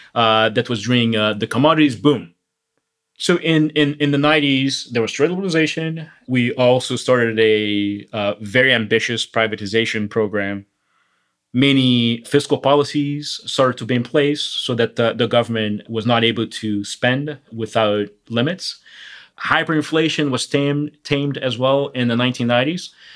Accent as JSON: {"language": "English", "region": "Rio de Janeiro", "country": "Brazil", "tie": "born or raised there", "second_language": "English", "said": "I grew up in Brazil. I was born in the late 70s. So I grew up in Brazil in the 80s and the 90s. And more specifically, I grew up in Rio. It's a place with amazing landscape, beach town, great forest, great nature, very relaxed atmosphere in general"}